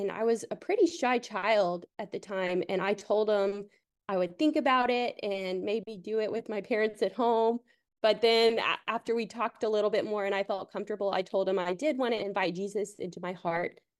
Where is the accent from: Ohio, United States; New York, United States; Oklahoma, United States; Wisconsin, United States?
Oklahoma, United States; Tulsa; Hello there. I am from Tulsa, Oklahoma.